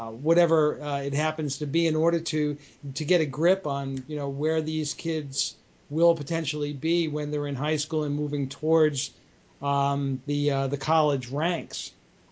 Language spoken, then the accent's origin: English; Long Island, New York, United States; I grew up in Long Island.